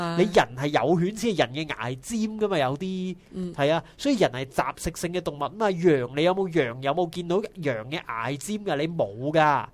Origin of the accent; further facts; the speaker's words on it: Guangdong, China; 我哋广东人讲面咧，就一定系一碗